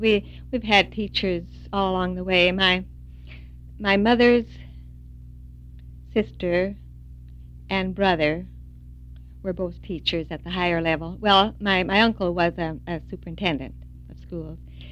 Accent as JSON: {"language": "English", "country": "United States", "tie": "born there", "said": "Well, I said, of course, I was born in America."}